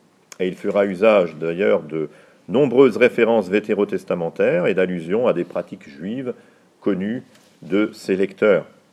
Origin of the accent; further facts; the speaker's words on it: France; pas seulement chez nous en France, à une tension qui pourrait être assez semblable